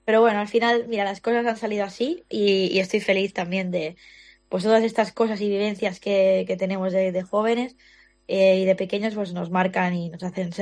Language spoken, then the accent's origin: Spanish; Tarifa, Andalusia, Spain; first language Catalan; Spanish is a second language; also born or lived in Barcelona; tímida, muy vergonzosa, muy introvertida de Barcelona a la Andalucía profunda en Tarifa, pues que casi no hablaba castellano porque ahí el colegio era en catalán, con mi madre hablaba en catalán.